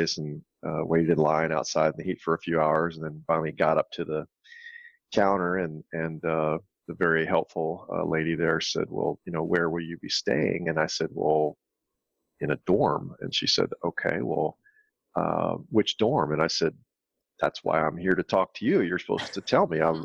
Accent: Maryland, United States; I was raised in Southern Maryland, and while going to high school, I got interested in both engineering and medicine

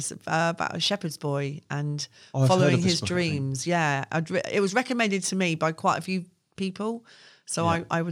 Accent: Isle of Wight, South East England, United Kingdom; And I think growing up on the Isle of Wight, there was a lot of Navy because of Portsmouth.

